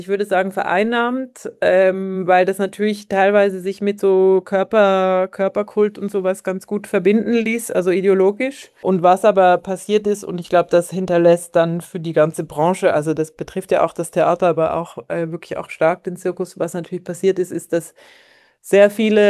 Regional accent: Switzerland; als Schweizerin

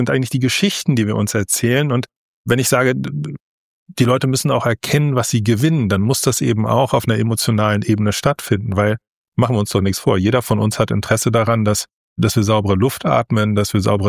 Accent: Northern Germany, Germany; weil ich komme jetzt aus dem Norden und ich bin mit Windrädern quasi aufgewachsen

